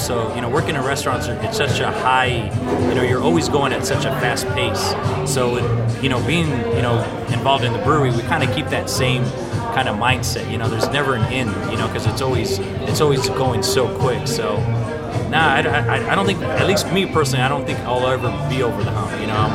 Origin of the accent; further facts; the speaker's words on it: Las Vegas, Nevada, United States; the cool thing with us is we're from Las Vegas. You know, we're a product of Las Vegas, making a product in Las Vegas.